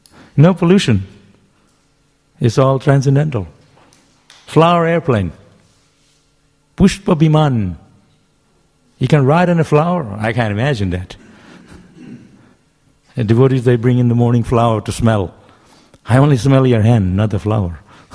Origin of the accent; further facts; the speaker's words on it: India; I remember when I grew up in India, and they booked my plane ticket.